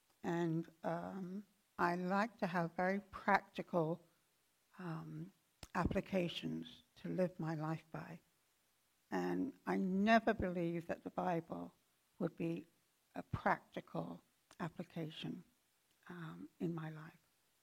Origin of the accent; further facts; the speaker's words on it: London, United Kingdom; I grew up in London, England, in the 60s as a Muslim.